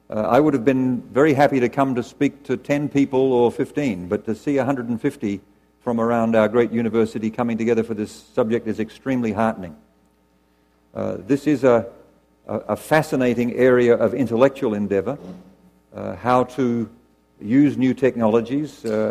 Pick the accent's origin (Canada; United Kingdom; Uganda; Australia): Australia; moved away as an adult; now in Los Angeles, United States; As you can tell from my accent, I don't come from around here originally. Like many of you, I was attracted to the University of California from somewhere else. In my case, that somewhere else was Australia, and I came to UCLA in 1975